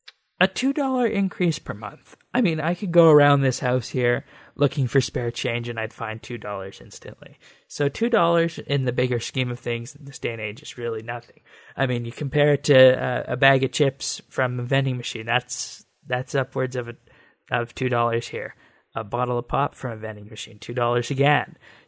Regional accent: Canada; I'm from Canada

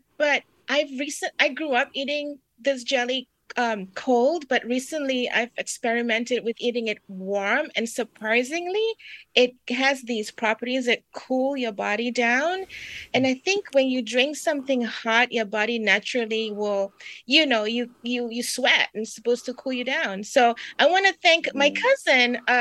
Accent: Singapore; So I'm from Singapore, right? So I'm supposed to be okay with this heat, but I'm not.

